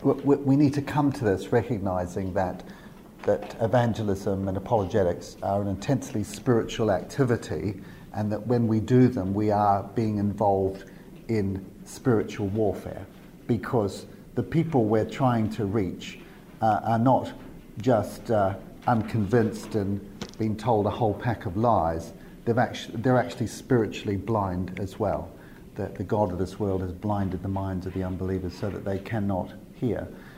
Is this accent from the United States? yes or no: no; New Zealand; now in United Kingdom; I come originally from New Zealand, but I'm now working in the UK.